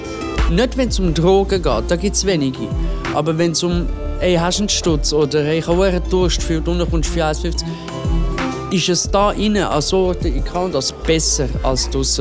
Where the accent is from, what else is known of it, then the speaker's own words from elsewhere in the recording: Calabria, Italy; German is a second language; Bei uns in Italien, bei Calabria, und ich bin von Kalabrien